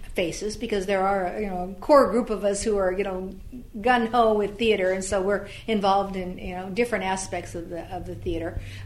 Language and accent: English; Albia, Iowa, United States; We were living in Albia, my hometown, taking care of my mom.